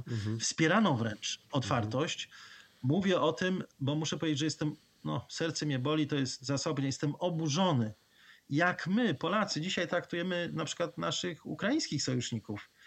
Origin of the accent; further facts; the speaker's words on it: Iraq; właśnie pochodzę z Iraku